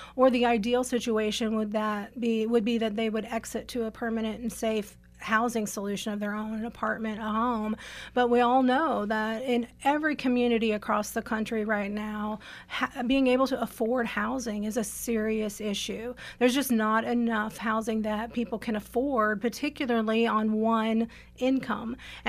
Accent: Mount Vernon, Indiana, United States; also born or lived in Evansville; now in Indianapolis, United States; I am, Southern Indiana. I was born in Evansville, grew up in Mount Vernon in Post Posey County, just up the way or down the way, along the Ohio River.

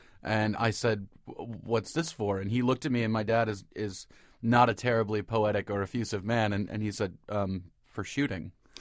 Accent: Cleveland, Ohio, United States; Well, I come from Iowa stock. My dad is an Iowa farm boy, but I grew up in the suburbs of Cleveland, and my dad was the one who moved away of the nine kids

